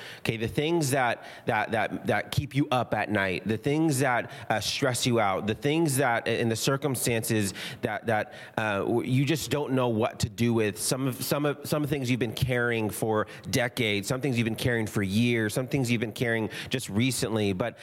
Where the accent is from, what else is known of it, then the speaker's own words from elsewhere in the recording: Moses Lake, Washington, United States; born there; I have tons of family in Texas. We could have been in Texas. I was born in Moses Lake. I could have been living in Moses Lake.